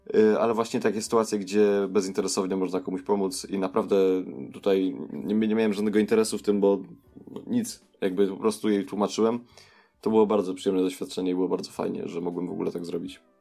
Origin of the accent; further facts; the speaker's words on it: Gdańsk, Pomeranian Voivodeship, Poland; ja powiedziałem, że jestem z Gdańska